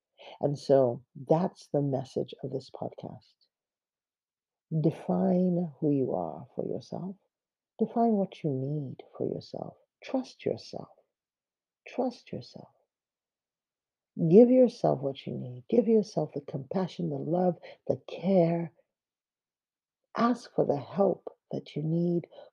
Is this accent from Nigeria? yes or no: yes; Nigeria; I grew up in Nigeria, where electricity is not taken for granted